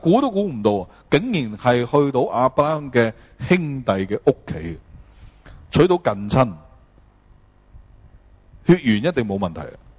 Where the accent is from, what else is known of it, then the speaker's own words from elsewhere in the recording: China; 我係中國人